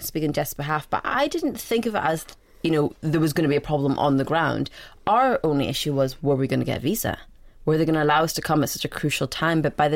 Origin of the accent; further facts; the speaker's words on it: Northern Ireland, United Kingdom; also born or lived in Scotland; now in London, United Kingdom; growing up in Northern Ireland and then moving to Scotland and then moving to London. I always sort of was trying to work out where I was from. And I'm Sudanese, my parents are Sudanese